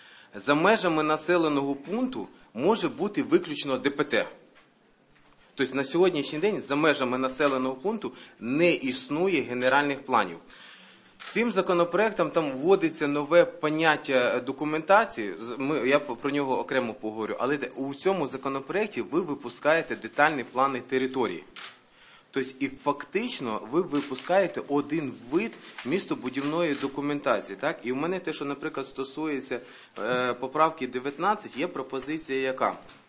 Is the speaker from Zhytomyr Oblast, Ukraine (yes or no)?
yes; Zhytomyr Oblast, Ukraine; я родом з Малинського району.